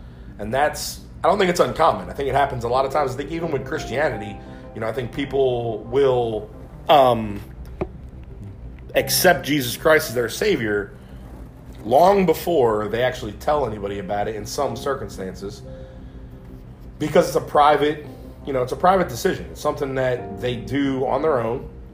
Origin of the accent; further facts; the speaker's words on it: New Orleans, Louisiana, United States; born there; I was born in 1980 in New Orleans, Louisiana, and I was born there because that was where my mother's family was.